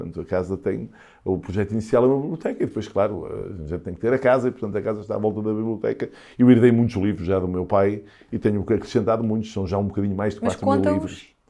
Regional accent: Porto, Portugal; eu vim do Norte mas, e que vivi toda a minha vida no Porto

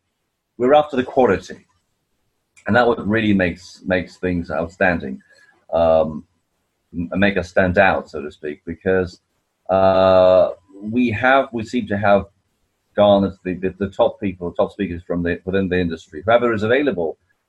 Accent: England, United Kingdom; But we're English through and through.

